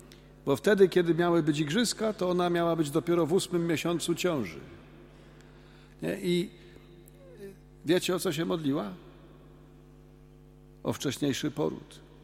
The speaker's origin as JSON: {"language": "Polish", "region": "Podhale", "country": "Poland", "accent": "Goral", "said": "jak mówimy po góralsku, hebotał"}